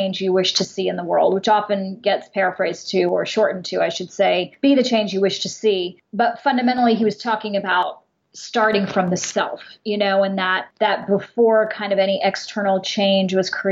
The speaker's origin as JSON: {"language": "English", "country": "Germany", "lives_now": "United States", "said": "we immigrated to the United States from Germany, and I'm of Indian origin"}